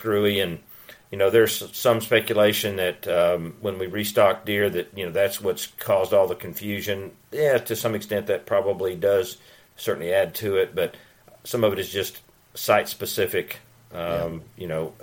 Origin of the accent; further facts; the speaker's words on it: Georgia, United States; Now, you know, my home state of Georgia is over 1 million just in Georgia.